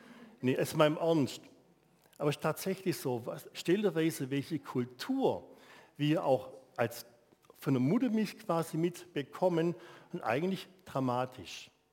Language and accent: German; Baden-Württemberg, Germany; also als Schwabe, 13 Euro, fast ein Vermögen für uns